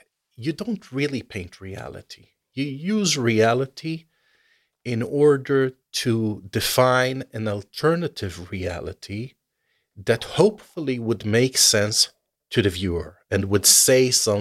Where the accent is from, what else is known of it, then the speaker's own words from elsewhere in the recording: Israel; moved away as an adult; because the light in my home country in Israel is way more violent.